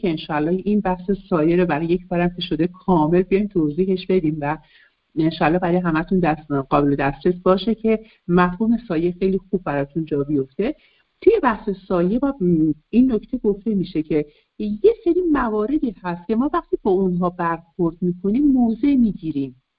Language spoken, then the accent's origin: Persian; Iran; ما انسانیم و در یک کشوری مثل ایران به دنیا اومدیم، در یک خانواده های سنتی بزرگ شدیم